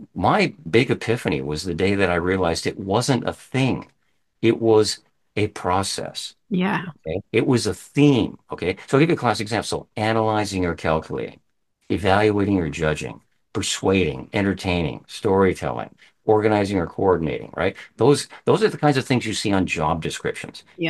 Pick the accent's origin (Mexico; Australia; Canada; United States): Canada; I'm speaking Canadian here.